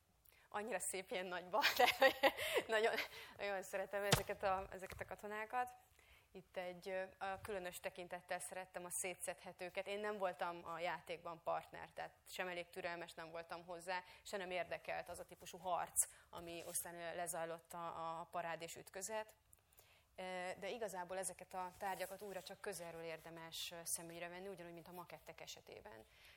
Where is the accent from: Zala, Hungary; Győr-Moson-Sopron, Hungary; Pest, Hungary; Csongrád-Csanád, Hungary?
Zala, Hungary; Nagykanizsa; egy nagykanizsaiak vagyunk, tehát a utca sarkán a nagykanizsai trafikban